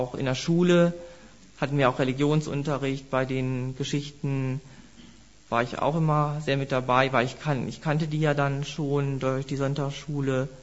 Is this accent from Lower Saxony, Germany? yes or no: yes; Einbeck, Lower Saxony, Germany; born there; Ich bin gebürtig aus Einbeck. Da bin ich in die Baptistengemeinde gekommen mit 4 Jahren.